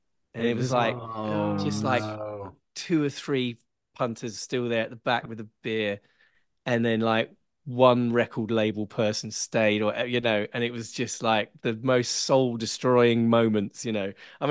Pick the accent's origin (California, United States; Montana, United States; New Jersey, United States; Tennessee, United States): Tennessee, United States; Nashville; Well, listen, I grew up in Nashville, Tennessee.